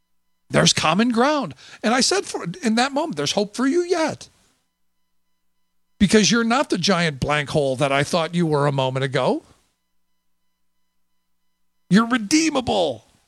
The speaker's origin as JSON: {"language": "English", "town": "Cleveland", "region": "Ohio", "country": "United States", "tie": "born or raised there", "said": "you know, my hometown of Cleveland, they're doing something I think is pretty remarkable."}